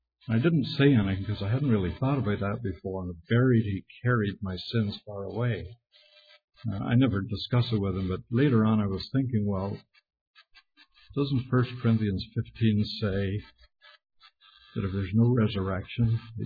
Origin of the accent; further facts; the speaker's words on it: Ireland; moved away; back in 92, I was in Ireland in my hometown having gospel meetings with one of the Irish preachers over there